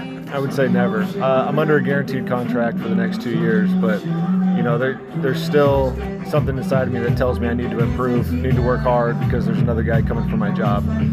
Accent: Albuquerque, New Mexico, United States; I'm from Albuquerque, New Mexico.

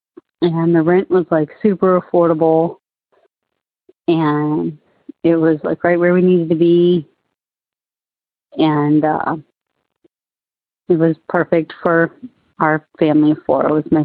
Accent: Arizona, United States; also born or lived in Fort Wayne, United States; I am from Arizona, but my ghost story does not take place in Arizona. My ghost story takes place in Fort Wayne, Indiana.

